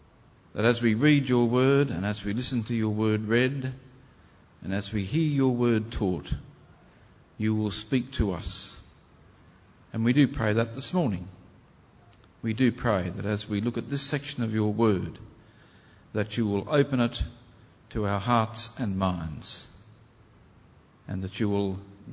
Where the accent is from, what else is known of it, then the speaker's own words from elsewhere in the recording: Kempsey, New South Wales, Australia; 1959 was when I was living and growing up in Kempsey. Small country town, partway up the coast of New South Wales.